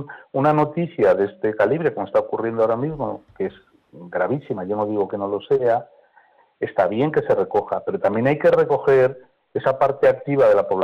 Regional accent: Madrid, Community of Madrid, Spain; Yo recuerdo mi época de la infancia en Madrid, me crié en Madrid, un Madrid vecinal, de puertas abiertas, en fin, de confianza.

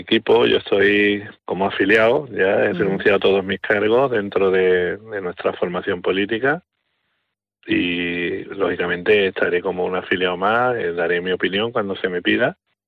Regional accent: Sanlúcar de Barrameda, Andalusia, Spain; sobre todo de mi pueblo, ¿no? De Sanlúcar, de mi gente.

